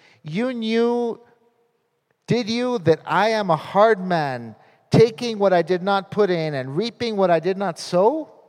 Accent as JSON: {"language": "English", "country": "Costa Rica", "tie": "born or raised there", "said": "possibly I grew up in Costa Rica, and maybe Costa Rican companies don't do that very much"}